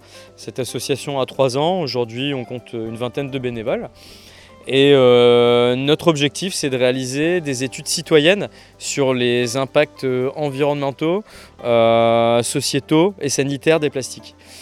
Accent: Lens, Hauts-de-France, France; je viens du Pas-de-Calais, je suis né à Lens. Mes deux grands-pères étaient mineurs c'est une richesse d'avoir grandi ici.

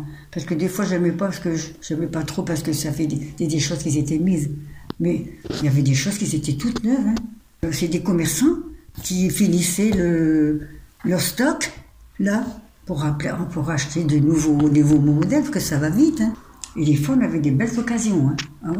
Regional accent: Lille, Hauts-de-France, France; Moi je suis née à Lille, hein. Je suis une pure lilloise, hein. Dans le centre de Lille.

